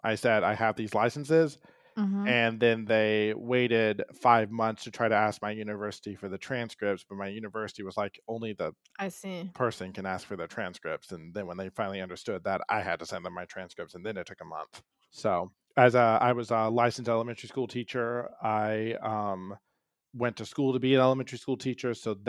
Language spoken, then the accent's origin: English; United States; at least speaking as an American, it's scary no matter what